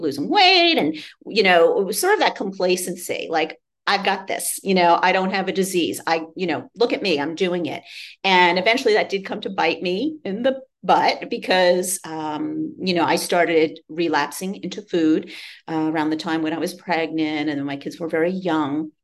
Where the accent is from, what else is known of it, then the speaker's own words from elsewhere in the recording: New York, United States; I love that saying because I'm a New Yorker.